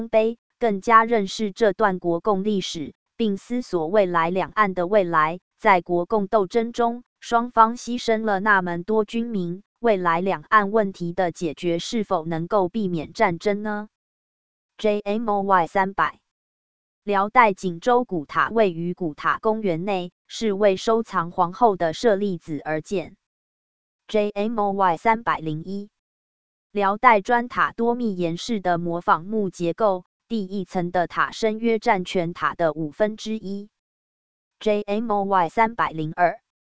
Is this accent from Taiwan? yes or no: yes; Taiwan; 对身为台湾人的我们